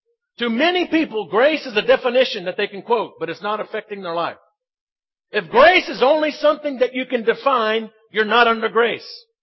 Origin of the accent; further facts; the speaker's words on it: United States; moved away as an adult; now in South Africa; Now, I deal in dollars. I'm American. Our supporters back home, they give us dollars.